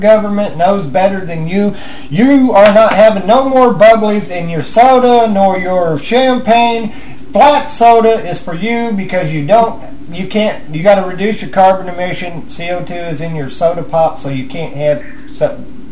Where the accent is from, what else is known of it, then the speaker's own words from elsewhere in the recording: United States; I live in America. I'm an American.